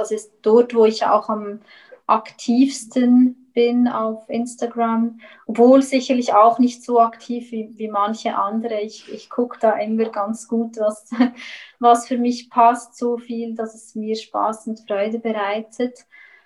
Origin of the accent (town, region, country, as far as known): Switzerland